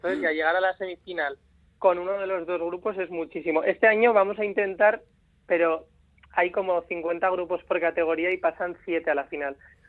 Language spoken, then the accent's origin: Spanish; Navarre, Spain; al final somos de Navarra, somos del País Vasco